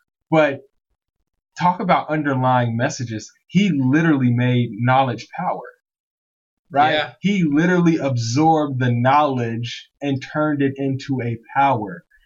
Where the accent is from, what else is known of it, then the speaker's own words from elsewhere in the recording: Chicago, Illinois, United States; I remember, I'm from Chicago.